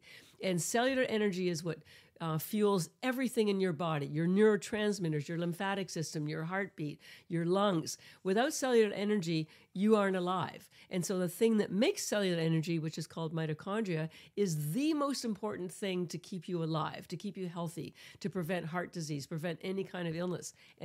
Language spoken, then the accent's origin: English; Canada; Fortunately, and this was in Canada because I'm Canadian